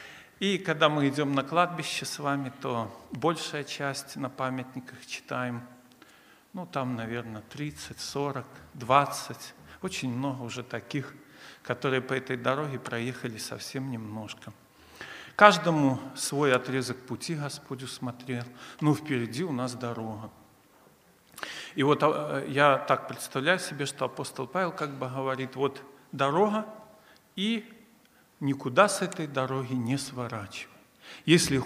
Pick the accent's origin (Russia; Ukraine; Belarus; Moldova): Belarus; Я из Белоруссии. Пресвитер церкви города Жлобина. Это Гомельской области.